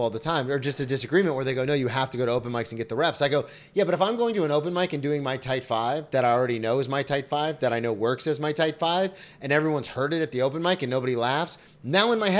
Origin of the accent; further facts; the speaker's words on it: Florida, United States; Well, I only say that because I'm from Florida, so everyone's like, oh, Florida.